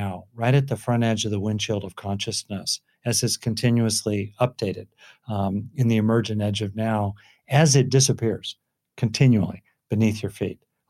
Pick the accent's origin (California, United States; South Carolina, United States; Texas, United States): California, United States; I grew up in Southern California.